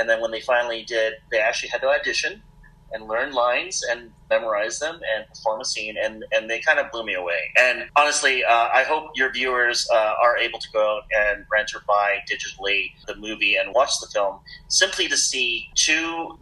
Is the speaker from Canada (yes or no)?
yes; Hamilton, Ontario, Canada; we're all from Hamilton on this interview.